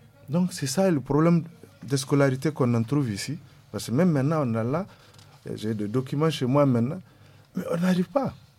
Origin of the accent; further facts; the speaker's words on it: Mali; French is a second language; pour nous, Maliens, pour travailler ici, il faut un contrat de travail. Maintenant, si en tant que Malien